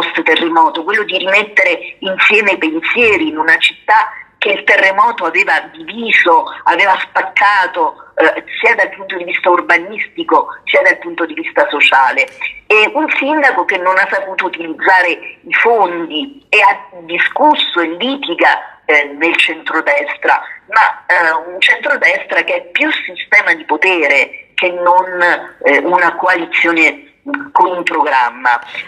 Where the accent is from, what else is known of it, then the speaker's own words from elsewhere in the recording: Abruzzo, Italy; il terremoto 2016-2017 che ha colpito nuovamente l'Abruzzo, che ha colpito nuovamente la mia terra